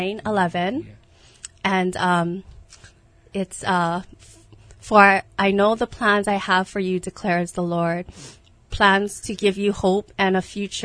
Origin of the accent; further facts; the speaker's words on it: Hawaii, United States; I grew up in Hawaii, here on Oahu. I attended Moanalua High School.